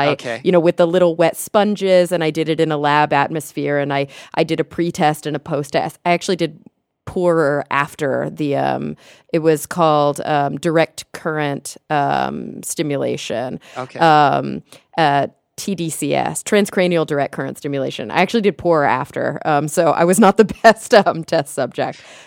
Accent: Texas, United States; I'm a Texan, I eat red meat constantly

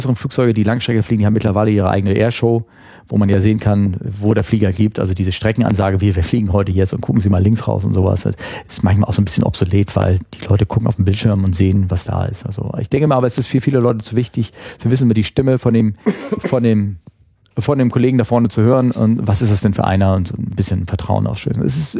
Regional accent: Germany; ich bin Deutscher, ich kann nicht

